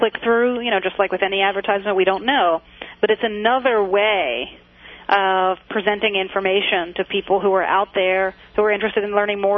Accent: Brooklyn, New York, United States; You know, when I was a kid, growing up in Brooklyn, the New York City Board of Education at that time created a position for students to sit on the board.

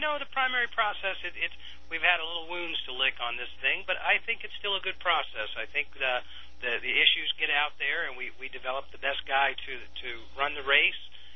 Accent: Naples, Florida, United States; I grew up in Naples, Florida. My dad was in local politics

